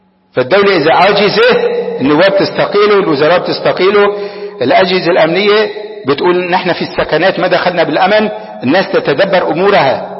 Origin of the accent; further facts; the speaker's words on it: Tripoli, North Governorate, Lebanon; ونحن من طرابلس نقول ما نريد لا نفط إيراني ولا شيء من إيران